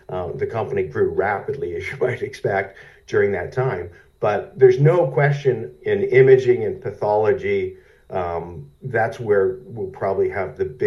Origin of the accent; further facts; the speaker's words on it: Canada; moved away; I grew up in Canada and my family's in Vancouver now.